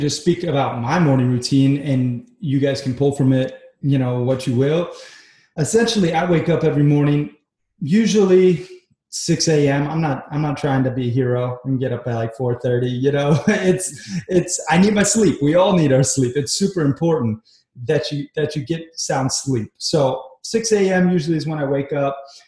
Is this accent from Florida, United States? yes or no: yes; Florida, United States; also born or lived in Red Lodge, Montana; You know, I grew up half in Florida, surf and skate, and then half in Montana playing cowboy on a ranch out in Red Lodge.